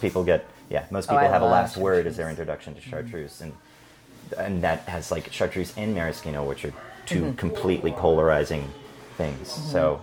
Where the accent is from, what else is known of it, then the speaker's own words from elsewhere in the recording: Los Angeles, California, United States; I am a native of Los Angeles, born and raised in the Valley. Without the accent. Between North Hollywood and Studio City. I went to school all over North Hollywood and basically just all North Hollywood.